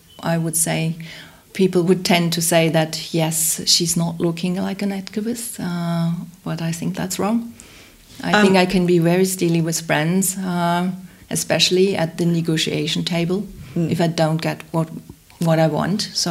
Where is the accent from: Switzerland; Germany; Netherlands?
Germany; Hamburg; I grew up in Hamburg. So, but I did a lot of traveling.